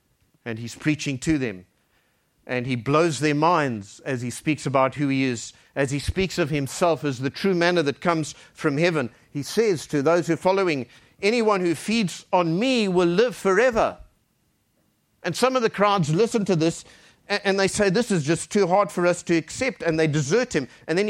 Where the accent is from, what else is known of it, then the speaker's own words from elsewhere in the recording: South Africa; Well, I'll use it because I'm South African.